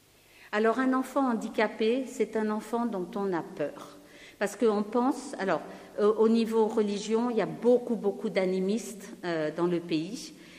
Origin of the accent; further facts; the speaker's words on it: Paris, Île-de-France, France; je suis parisienne et je suis infirmière sage-femme.